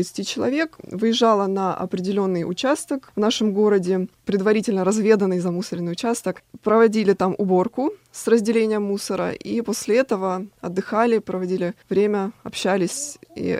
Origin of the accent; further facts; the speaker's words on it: Rostov-on-Don, Rostov Oblast, Russia; На самом деле, в моем родном городе, в Ростове-на-Дону, тоже есть группа энтузиастов